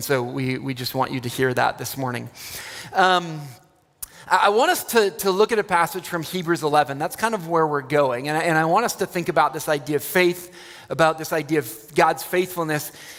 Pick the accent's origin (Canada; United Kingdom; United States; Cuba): Canada; Edmonton, Alberta; also born or lived in Romania; So I was born and raised in Edmonton, in Alberta.